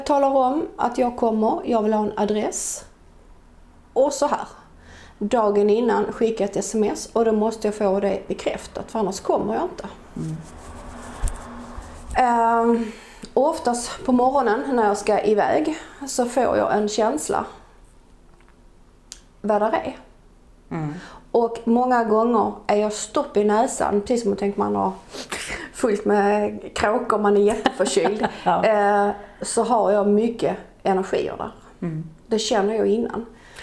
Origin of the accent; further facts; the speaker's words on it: Skåne, Sweden; accent: Scanian; Och jag hoppas att ni förstår min skånska. Som sagt var så håller jag till i mitten i Skåne.